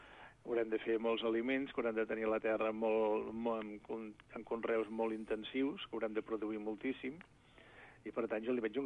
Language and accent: Catalan; Girona, Catalonia, Spain; jo també soc gironí i també tinc el meu punt, doncs a Girona